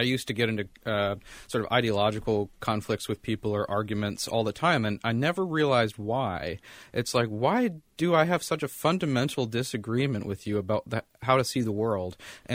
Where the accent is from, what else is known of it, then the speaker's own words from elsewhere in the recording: Alabama, United States; Because I grew up in Alabama off the Quala boundary, and from Alabama to North Carolina wasn't that different.